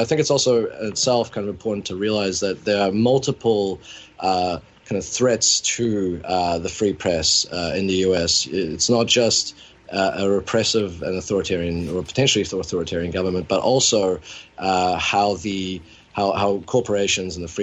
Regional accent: New Zealand; now in Toronto, Canada; I'm sort of split between two non-US countries. I live in Toronto, but I'm from New Zealand originally.

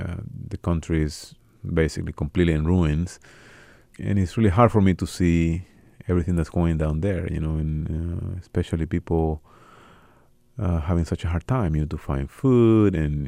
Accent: Guanare, Portuguesa, Venezuela; moved away; he said, well, he's from Guanare, you know, which is my hometown. He's like, I couldn't believe it, you know. So the first time I went back to Venezuela after being here in college

